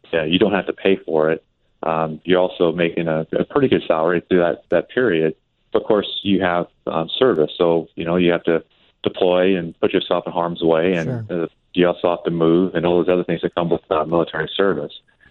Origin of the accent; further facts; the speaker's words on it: Montana, United States; I grew up in Montana, a small, and, you know, Billings was my airline, or my airport.